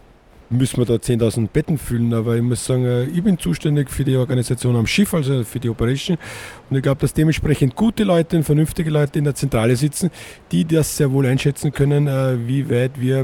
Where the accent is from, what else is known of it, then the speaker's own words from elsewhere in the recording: Lower Austria, Austria; now in Palma, Spain; Dort, wo ich herkomme, Niederösterreich, die das kennen, wissen, Niederösterreich.